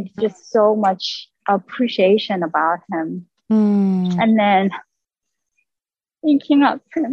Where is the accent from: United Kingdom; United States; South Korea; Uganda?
South Korea; moved away; I mean, I'm from Korea and I came here about 20 years ago.